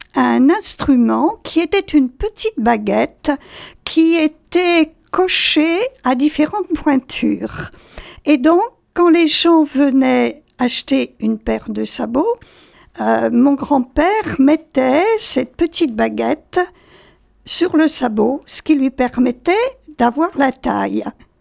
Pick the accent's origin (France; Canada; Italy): France; Brittany; born there; Je suis née à Quart-Travers, commune de la Harmois, au sud de Quintin, dans une petite maison au pied des fours à chaux.